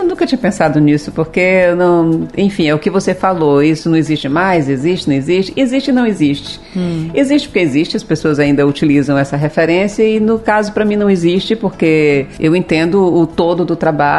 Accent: Banabuiú, Ceará, Brazil; now in Fortaleza, Brazil; eu saí de Banabuiú, vim para Fortaleza, e eu não posso dizer que eu não sou de Fortaleza, como eu não posso dizer que sou totalmente de Banabuiú, até porque, assim, a minha família materna vem toda do Cariri, então eu entendo que eu venho do Cariri.

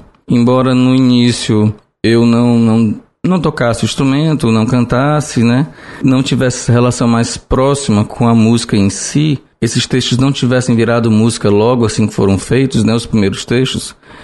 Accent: Fortaleza, Ceará, Brazil; born there; Mas oficialmente eu nasci em Fortaleza e nunca morei em Russas. As minhas moradas em Russas são essas afetivas, né? Mas de uma força tamanha que eu me considero de lá.

